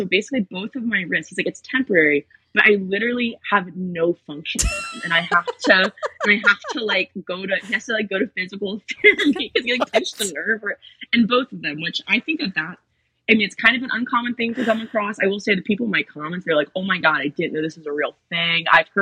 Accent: Midwest, United States; So again, I'm a Midwesterner

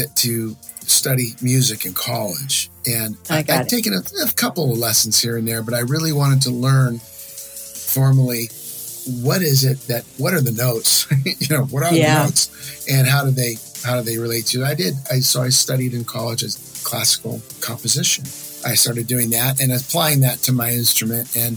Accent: Downey, California, United States; also born or lived in San Gabriel Valley / Orange County; Yes. Yes. I was born in Downey. Basically, I've been in the San Gabriel Valley and Orange County for my entire life here.

